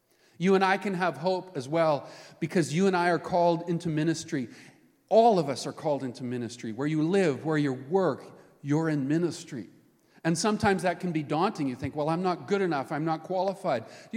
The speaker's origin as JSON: {"language": "English", "country": "Canada", "tie": "born there", "said": "I was born here. My parents happened to be on a trip to Sweden when I was conceived. So like an IKEA product, I'm made in Sweden, but I was born in Canada. My dad was born in Sweden himself"}